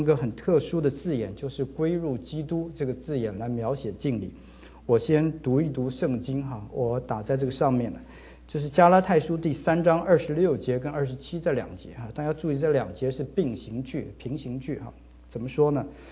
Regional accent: northern China, China; 我算是北方人吧

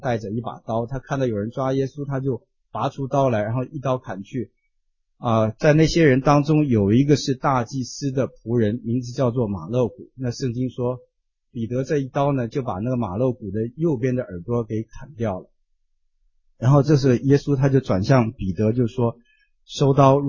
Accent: United States; 我们美国人说给一个 hug

